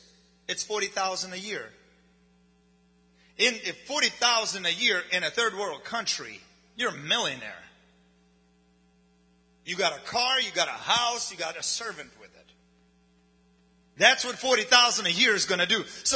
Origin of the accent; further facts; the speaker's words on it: United States; English is a second language; And I am American too, so don't look at me. Although I have an accent